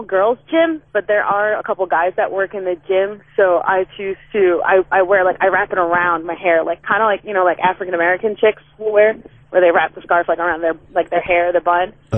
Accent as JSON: {"language": "English", "country": "Yemen", "said": "like I'm from Yemen. My family's from Yemen, which is a country in the Middle East."}